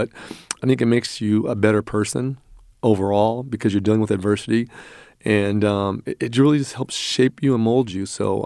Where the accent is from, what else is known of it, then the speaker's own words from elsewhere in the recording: Rancho Cordova, California, United States; I grew up in Rancho Cordova.